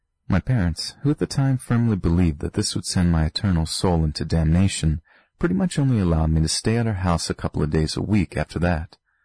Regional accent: Appalachia, United States; I am an almost 28-year-old gay male who was born and raised in the Appalachian Mountains, which for my friends not in America, that's in the south, more towards the mid-Atlantic region.

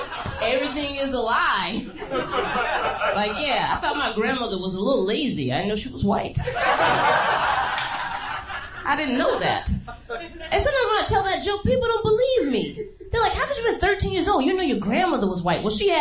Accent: Philadelphia, Pennsylvania, United States; She told me that her parents moved to Philadelphia, my hometown, from Italy.

